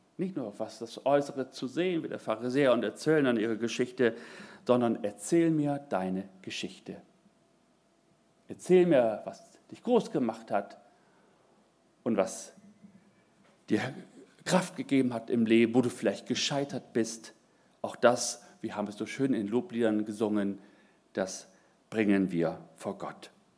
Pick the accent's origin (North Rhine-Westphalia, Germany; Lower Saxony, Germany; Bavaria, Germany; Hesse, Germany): Lower Saxony, Germany; Oldenburg; ich komme aus Oldenburg, eine sehr gut situierte Stadt